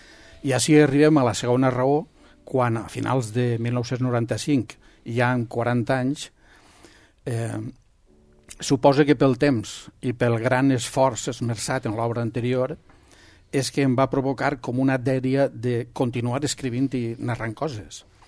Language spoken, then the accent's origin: Catalan; Rafelguaraf, Valencian Community, Spain; born there; havia d'escriure un llibre sobre la història del meu poble de naixença.